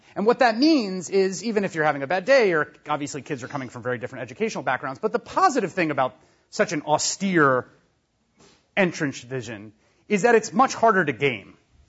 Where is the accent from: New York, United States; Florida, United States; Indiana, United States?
New York, United States; Bronx; I was a kid from the Bronx, working class kid. My dad was a community organizer. My mom was an educator.